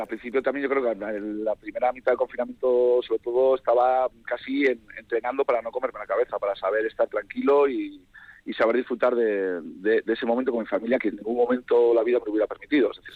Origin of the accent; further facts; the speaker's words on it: Campezo, Basque Country, Spain; pasar el confinamiento aquí ya en mi pueblo, ¿no? Y yo me imaginaba en una ciudad, tanto en Donosti como en Gasteiz, y no sé cómo hubiera pasado. Pero gracias a Dios he estado aquí en Campezo.